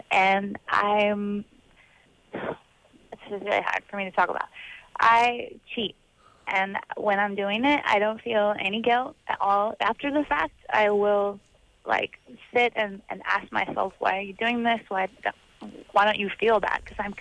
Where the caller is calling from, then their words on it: San Francisco, California, United States; I'm calling from San Francisco.